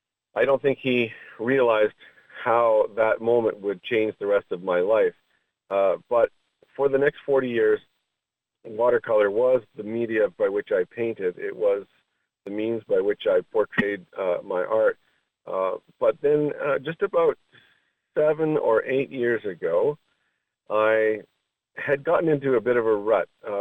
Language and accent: English; New Brunswick, Canada; a third-generation Christian, and my father, my grandfather, and we hail from the New Brunswick area of Canada.